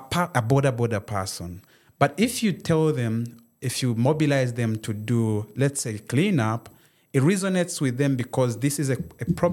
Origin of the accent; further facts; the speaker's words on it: Zimbabwe; One, I come from Zimbabwe. That's where my village is. And we are predominantly livestock farmers. And this area is known to be very dry.